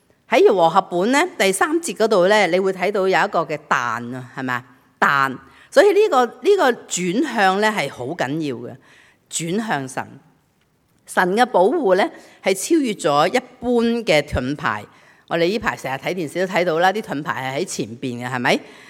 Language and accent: Chinese; Guangdong, China; accent: Cantonese; 我们广东话呢很传神，就说什么头耷耷眼湿湿